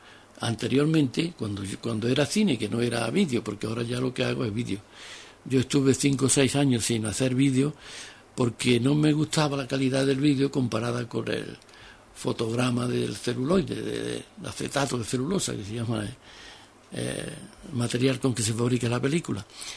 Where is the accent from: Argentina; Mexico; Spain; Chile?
Spain; sentir también como español cuando gana o lamentar cuando pierde nuestro equipo.